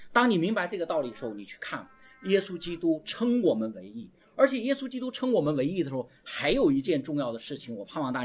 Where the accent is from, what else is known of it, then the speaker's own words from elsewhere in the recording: China; 因为我们中国人考试特别厉害，是吧？我们中国人特别会考试